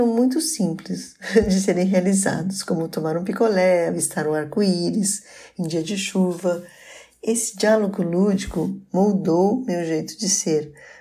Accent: São Paulo, Brazil; born there; nasci em São Paulo, capital, cidade de muitos imigrantes de vários países. Sou neta de avós lituanos que tiveram que romper a barreira do idioma para aprender o português. E hoje é o idioma que me dá identidade.

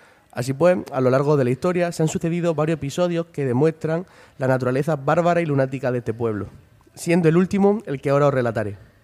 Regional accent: Pechina, Andalusia, Spain; Permítanme hablarles sobre mi pueblo, Pechina. Se trata de un pueblo peculiar situado en el Bajo Andará de Almería

